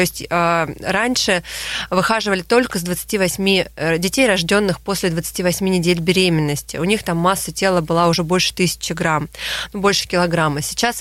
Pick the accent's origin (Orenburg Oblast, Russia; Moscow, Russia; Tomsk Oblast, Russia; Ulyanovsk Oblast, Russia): Tomsk Oblast, Russia; Tomsk; Томск, кстати, мой родной город, и я тоже закончила СИБГМУ.